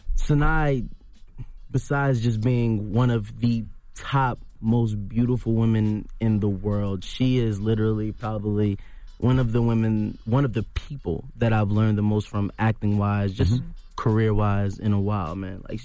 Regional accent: Stapleton, New York, United States; Especially growing up in Stapleton, in the projects and all of that stuff, like seeing how it literally came from the kids that grew up just like me.

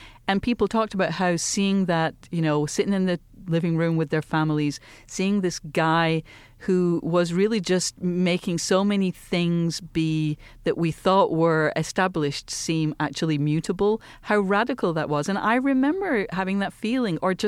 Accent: United Kingdom; I mean, I remember growing up in Britain watching Top of the Pops.

